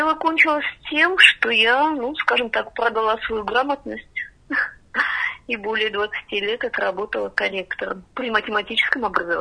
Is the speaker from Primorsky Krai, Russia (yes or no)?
no; Yekaterinburg, Sverdlovsk Oblast, Russia; Я родилась в Свердловске, так с тех пор в Екатеринбурге и живу.